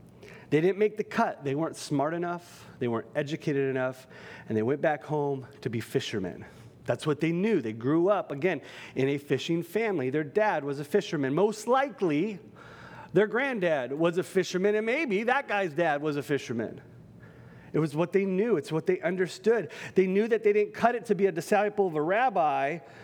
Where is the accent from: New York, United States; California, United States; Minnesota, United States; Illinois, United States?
California, United States; I gotta remember, I can't offend every Californian, but I'm from California, so I can do that, right?